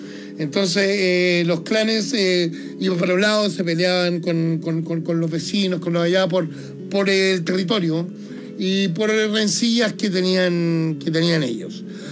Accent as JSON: {"language": "Spanish", "region": "Los Lagos", "country": "Chile", "said": "Sí, pero yo soy chileno."}